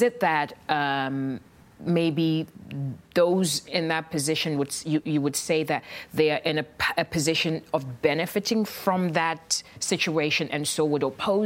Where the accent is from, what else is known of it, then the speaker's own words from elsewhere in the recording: Ghana; now in Tallinn, Estonia; I'm an expat. I'm from Ghana. I've been in Tallinn for 2 years.